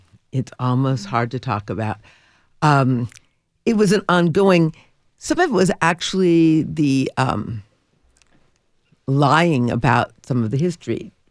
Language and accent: English; Detroit, Michigan, United States; born there; And I was born in Detroit City and the part of it that came straight from Black Bottom, a Black community, an empowered Black community.